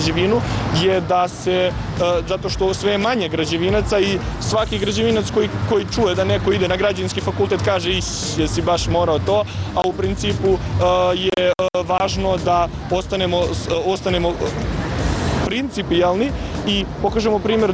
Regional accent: Kraljevo, Šumadija and Western Serbia, Serbia; now in Belgrade, Serbia; dolazim iz Kraljeva, student sam Građanskog fakulteta u Beogradu.

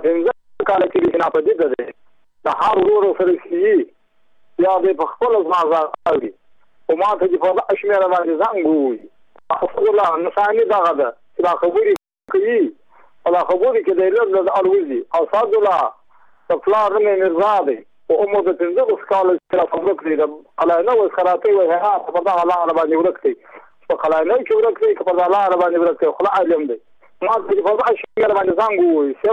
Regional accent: Muqur, Badghis, Afghanistan; زه په خپل د بادغیس ولایت یم د مقر د ولسوالۍ یم.

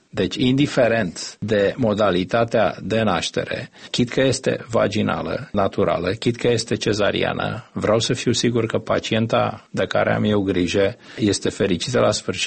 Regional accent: Romania; eu sunt originar din România

